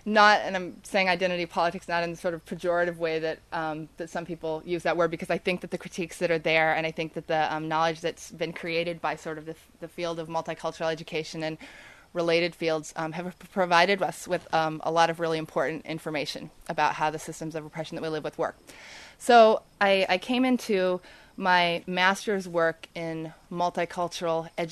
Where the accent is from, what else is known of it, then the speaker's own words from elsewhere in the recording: Lynnwood, Washington, United States; So my background is I grew up in Lynnwood, which is a suburb of Seattle, it's a pretty white, conservative place.